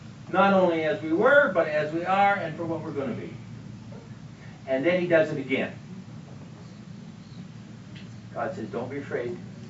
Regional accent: Michigan, United States; the motto of my home state, Michigan

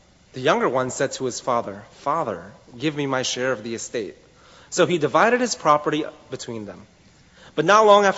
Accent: Tenafly, New Jersey, United States; I grew up in the Tenafly area. I went to Tenafly High School

